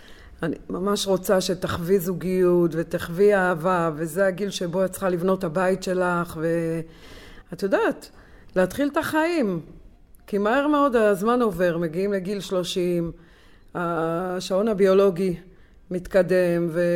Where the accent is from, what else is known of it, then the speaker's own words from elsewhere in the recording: Netivot, Southern District, Israel; גרתי ונולדתי בנתיבות. זה היה אזור מאוד סגור, מאוד מקובע. כן, אזור, סביבה מזרחית, עם כל המשתמע מכך, עם כל המסורת.